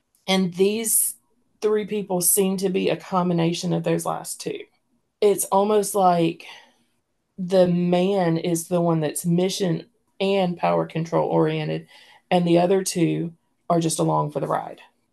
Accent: the South, United States; And I'm from the South.

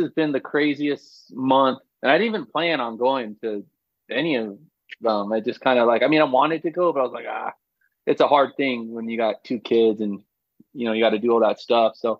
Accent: San Diego, California, United States; also born or lived in Boston; I was born in Boston in 1984. Shortly after I was born, my mom split off and with my dad and remarried and moved to San Diego. But until I was 13, I was like a East Coast, West Coast kid.

